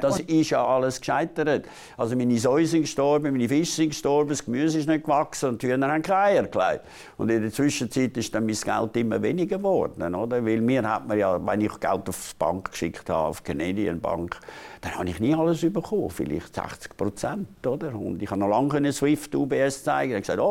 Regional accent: Switzerland; Wir kommen aus der Schweiz

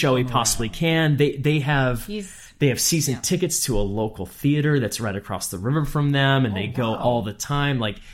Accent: Midwest, United States; And obviously growing up in the Midwest, that is kind of the way

